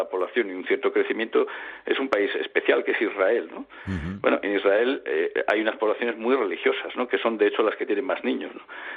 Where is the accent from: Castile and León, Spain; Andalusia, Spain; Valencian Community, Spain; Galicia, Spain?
Castile and León, Spain; León; si soy leonés en León, si soy español en España y si soy europeo en Europa